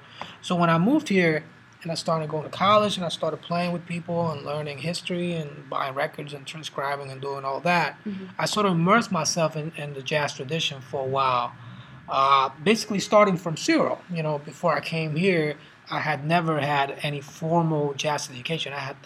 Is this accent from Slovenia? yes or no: no; Puerto Rico; growing up in Puerto Rico